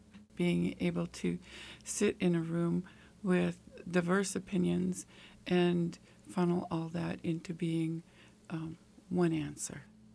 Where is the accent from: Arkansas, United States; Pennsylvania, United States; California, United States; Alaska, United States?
Alaska, United States; I couldn't imagine being in the 20s and 30s below zero, even though I'm from Alaska.